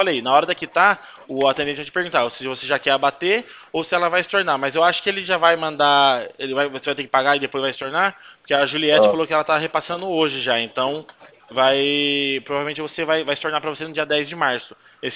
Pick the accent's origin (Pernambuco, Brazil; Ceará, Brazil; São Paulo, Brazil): São Paulo, Brazil; Campinas; O meu DDD é 19, eu sou daqui do estado de Campinas.